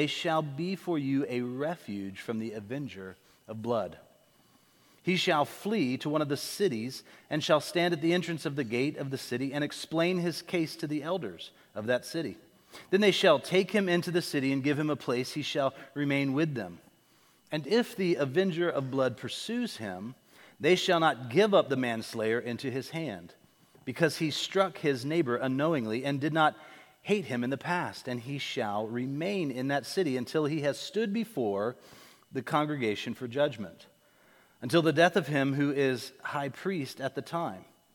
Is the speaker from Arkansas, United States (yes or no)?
no; Florida, United States; Now, I'm born and raised in Florida